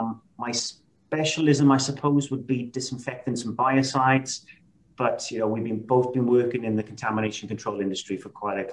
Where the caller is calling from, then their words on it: Wales, United Kingdom; I'm calling from South Wales, just outside of Swansea.